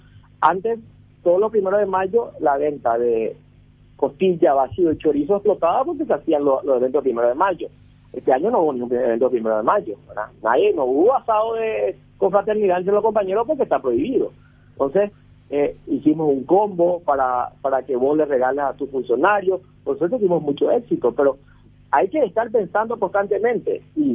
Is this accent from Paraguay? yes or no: yes; Paraguay; somos paraguayos nosotros.